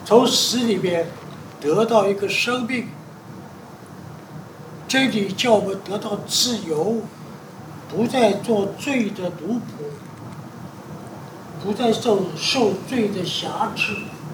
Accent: China; 所以我们中国人说，我讲过好多遍了。中国人说，一个老鼠屎换了一锅粥，对不对？

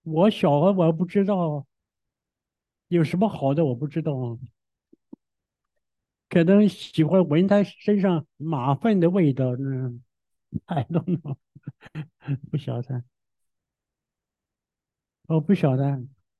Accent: Jinan, Shandong, China; 我出生在1937年，那年是日本人开始侵略中国，在河北北京有个卢沟桥，卢沟桥事变，就是1937年开始呀，在北京离我们山东济南很近呢。

